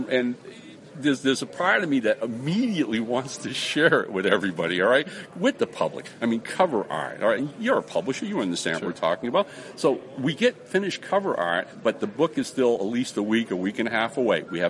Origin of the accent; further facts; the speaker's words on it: New England, United States; I grew up in New England.